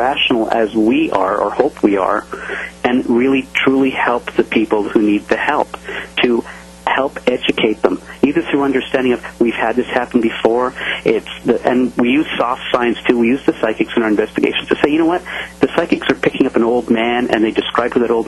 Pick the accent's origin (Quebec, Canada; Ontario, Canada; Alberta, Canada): Quebec, Canada; Montreal; now in Seattle, United States; I'm actually a Canadian. I'm actually from Montreal.